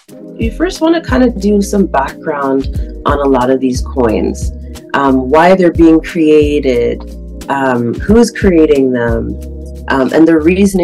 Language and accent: English; Canada; now in United States; Growing up in Canada, being born and raised here, and coming to the States a lot of the times